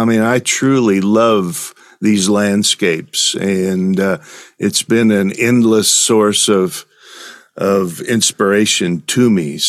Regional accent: Nebraska, United States; now in Amarillo, United States; I grew up in Nebraska.

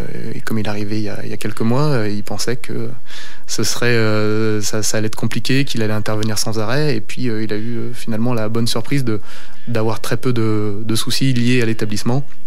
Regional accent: Larajasse, Auvergne-Rhône-Alpes, France; je suis originaire de l'Arajas. Mmh. Voilà, et puis donc du côté de mon père et du côté de ma mère de Saint-Martin, donc très local.

